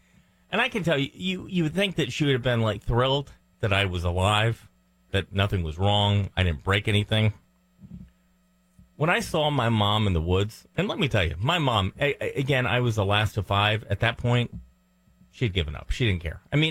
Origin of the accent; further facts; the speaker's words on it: North Carolina, United States; You know, I think about being a kid growing up in North Carolina. It would be so hot, JD.